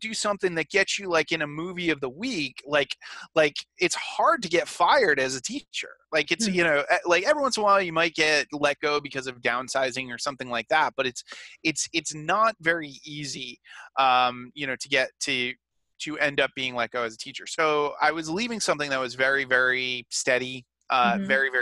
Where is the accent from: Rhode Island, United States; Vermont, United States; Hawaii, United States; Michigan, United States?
Rhode Island, United States; I'm originally from Rhode Island, which, you know, is a very, very small place